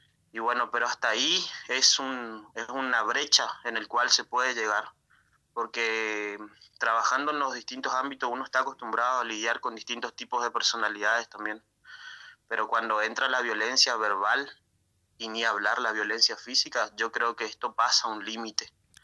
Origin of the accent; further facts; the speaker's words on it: Misiones, Argentina; now in Santo Tomé, Argentina; yo soy misionero, no soy de Santo Tomé, estoy ahí viviendo acá actualmente hace 5 años y medio, porque estoy estudiando en la facultad